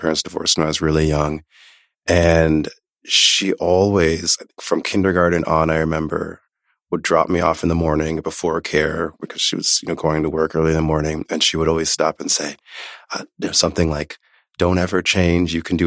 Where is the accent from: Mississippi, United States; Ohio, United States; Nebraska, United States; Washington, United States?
Nebraska, United States; Omaha; also born or lived in New York City; My family is originally from Haiti, my parents' generation. I was born in New York City, grew up in Omaha, Nebraska.